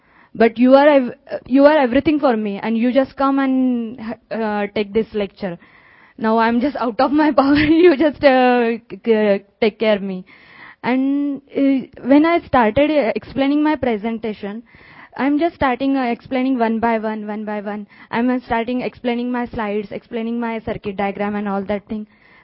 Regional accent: Pune, Maharashtra, India; I'm from Pune, India.

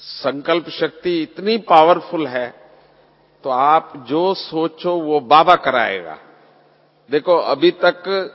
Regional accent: Bangalore, Karnataka, India; Hindi is a second language; आप भाषा यहां का नहीं जानते, मैं बेंगलोर से हूं, कर्नाटक से

